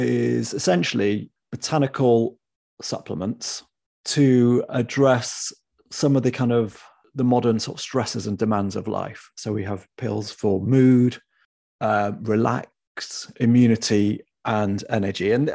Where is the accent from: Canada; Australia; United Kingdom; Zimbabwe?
United Kingdom; Being British, I've instantly defaulted to talking about the weather.